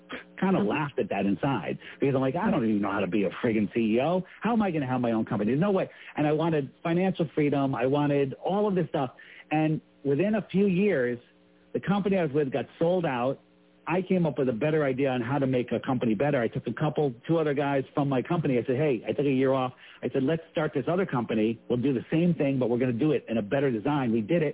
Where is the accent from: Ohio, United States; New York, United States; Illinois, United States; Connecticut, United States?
Connecticut, United States; You know, I grew up in the East Coast in Fairfield County. You know, I live in this bubble.